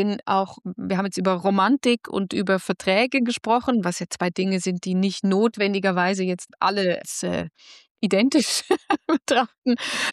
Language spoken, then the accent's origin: German; United States; als Amerikaner muss man sich ja ständig bewusst sein